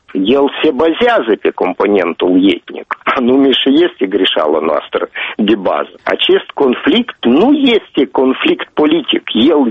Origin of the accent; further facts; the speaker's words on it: Moldova; born there; Romanian is a second language; eu m-am născut aici în Moldova și mi se pare că datoria mea să știu limba statului unde eu m-am născut este indiscutabilă.